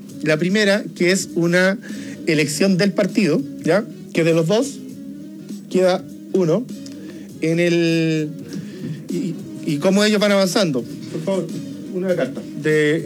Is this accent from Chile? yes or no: yes; Curicó, Maule, Chile; allá en la zona del Maule, que somos nosotros de Curicó